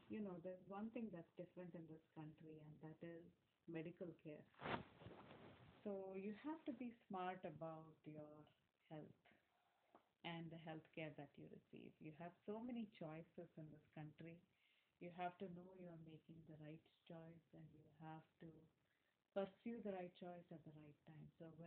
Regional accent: India; moved away as an adult; We came from India where there is no such, at that time, there was no such thing as a second opinion.

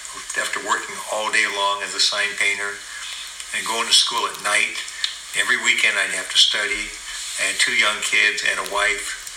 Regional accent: Connecticut, United States; now in California, United States; I was raised in a small town, Connecticut.

